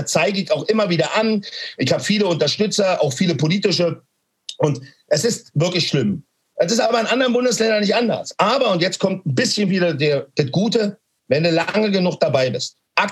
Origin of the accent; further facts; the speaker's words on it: Berlin, Germany; Schaut mal, ich komme aus Berlin.